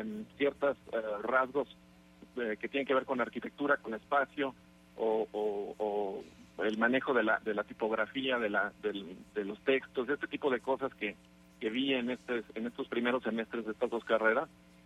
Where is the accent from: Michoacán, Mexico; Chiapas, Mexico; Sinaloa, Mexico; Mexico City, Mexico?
Mexico City, Mexico; also born or lived in Querétaro; Nací en Querétaro, pero prácticamente viví todos estos años estuve viviendo en la Ciudad de México. Allá estudié, trabajé y hasta hace 5 años nos venimos a vivir aquí a la ciudad, donde vivimos con más tranquilidad